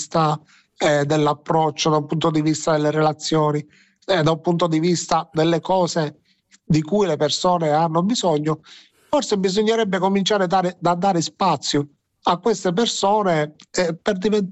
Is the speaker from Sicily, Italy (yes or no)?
yes; Palermo, Sicily, Italy; Sì, io sono palermitano